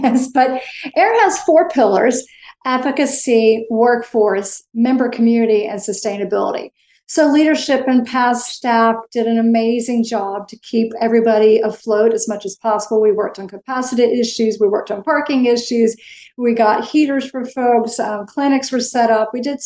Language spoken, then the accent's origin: English; North Carolina, United States; I've been in Asheville about 3 years. I'm from North Carolina, but I was away for many, many years